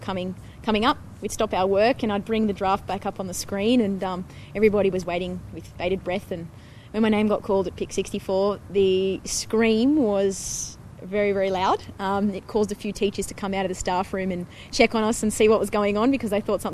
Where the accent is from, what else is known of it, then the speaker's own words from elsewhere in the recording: Sydney, New South Wales, Australia; Obviously, growing up in Sydney makes it more special to know that I'm representing a team that has a lot of community involvement as well.